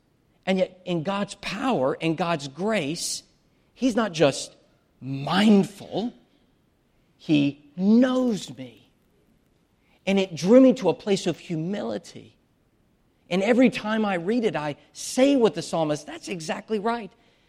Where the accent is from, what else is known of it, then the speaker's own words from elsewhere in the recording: the South, United States; I grew up in the South where Jesus is talked about, but he's more like a ghost.